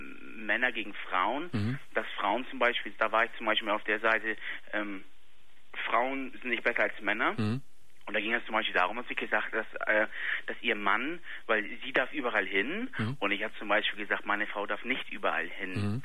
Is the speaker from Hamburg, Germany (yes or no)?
yes; Hamburg, Germany; das da halt alles Disziplin, also immer mit Disziplin ablief, im Gegensatz zu anderen Schulen hier bei uns in Hamburg.